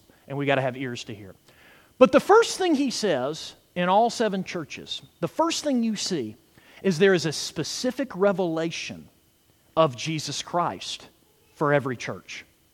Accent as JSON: {"language": "English", "town": "Athens", "region": "Georgia", "country": "United States", "tie": "born or raised there", "said": "I was born and raised in Athens. And what's in Athens? The University of Georgia."}